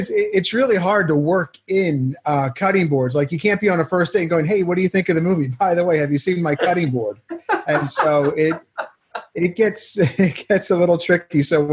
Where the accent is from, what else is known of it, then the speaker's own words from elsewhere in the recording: Pennsylvania, United States; my parents I'm from Pennsylvania.